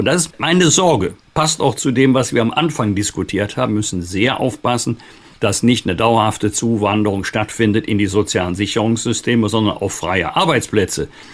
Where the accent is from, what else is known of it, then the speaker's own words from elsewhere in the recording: North Rhine-Westphalia, Germany; Im Rheinisch-Bergischen Kreis, in meiner Heimat, ist es 5,5%.